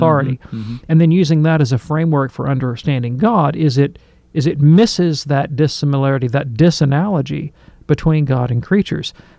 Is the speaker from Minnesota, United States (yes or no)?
no; Birmingham, Alabama, United States; If you were walking in downtown Birmingham, I'm from Birmingham